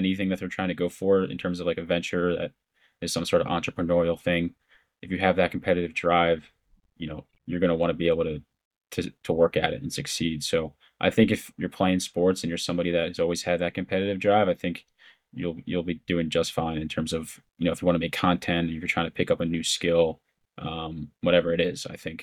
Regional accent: Philadelphia, Pennsylvania, United States; Like I said, I'm from Philly, so a huge Phillies fan.

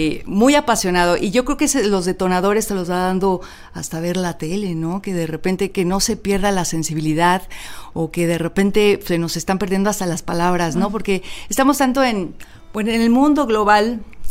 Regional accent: Mexico; Pues nace de haber estado mucho tiempo fuera de México.

